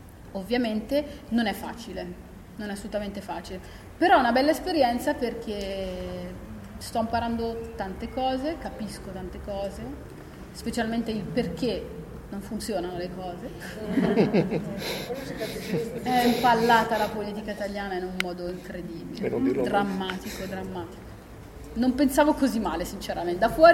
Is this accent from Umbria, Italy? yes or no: yes; Perugia, Umbria, Italy; born or raised there